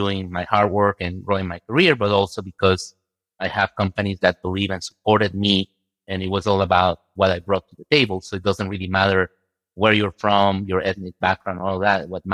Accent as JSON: {"language": "English", "country": "Guatemala", "lives_now": "United States", "said": "Yeah, so I'm originally from Guatemala in Central America. And when I moved to the US"}